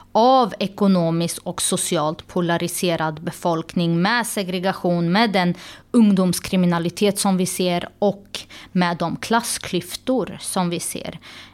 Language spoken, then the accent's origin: Swedish; Hageby, Östergötland, Sweden; där jag själv är född och uppvuxen i Hageby